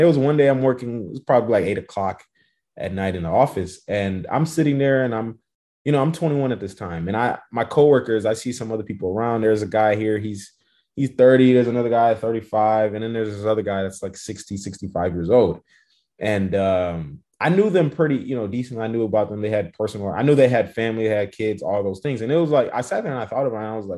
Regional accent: Houston, Texas, United States; now in San Antonio, United States; I'm actually from Houston. Grew up in Houston and currently live in San Antonio, Texas right now. I came out here to go to college.

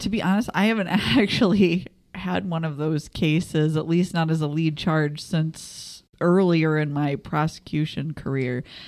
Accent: Michigan, United States; Well, the follow-up, I grew up in Michigan.

